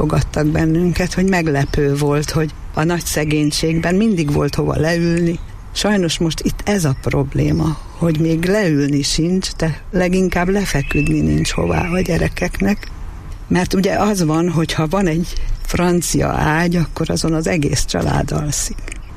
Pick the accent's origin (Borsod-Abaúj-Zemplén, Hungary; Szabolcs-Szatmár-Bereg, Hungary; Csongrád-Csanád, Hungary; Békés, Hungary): Borsod-Abaúj-Zemplén, Hungary; Miskolc; also born or lived in Budapest; Hát én 2000-ig Budapesten laktam, előtte ugyan Miskolcon születtem és miskolci vagyok, de 20 évig ott éltem, és akkor 2000-ben költöztem haza.